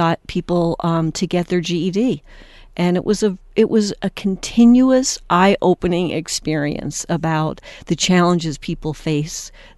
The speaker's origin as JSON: {"language": "English", "region": "New Jersey", "country": "United States", "moved": "as an adult", "said": "New Jersey. How long do you say that? Like, I've been here 40 years and I lived there 25, but I still say I'm from New Jersey."}